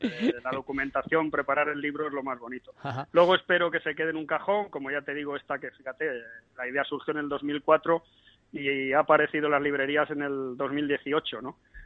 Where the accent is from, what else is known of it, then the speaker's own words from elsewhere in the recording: Madrid, Community of Madrid, Spain; yo, como sabéis, soy madrileño, mi familia estaba en Madrid